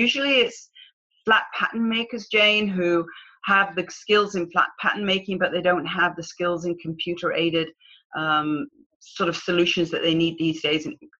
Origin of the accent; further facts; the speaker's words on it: Manchester, North West England, United Kingdom; Well, I'm obviously from England. So Manchester, England originally